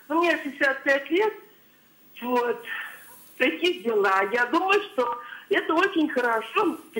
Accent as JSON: {"language": "Russian", "region": "Bashkortostan", "country": "Russia", "said": "я из Башкирии."}